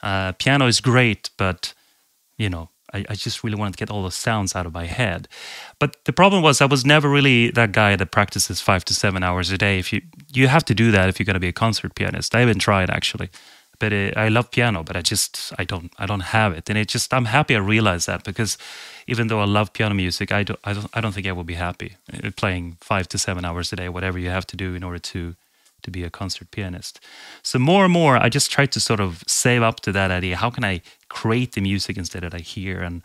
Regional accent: Sweden; English is a second language; I'm from Sweden, and how did I get here?

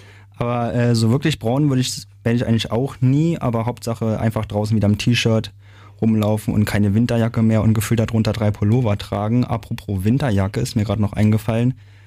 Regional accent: Berlin, Germany; aber ich würde behaupten, dass ich aus meiner Heimat Berlin im besten Basketball Deutschlands gewohnt bin.

